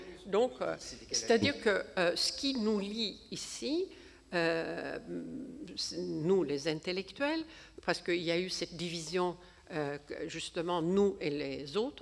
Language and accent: French; Ankara, Turkey; parce que je viens d'Ankara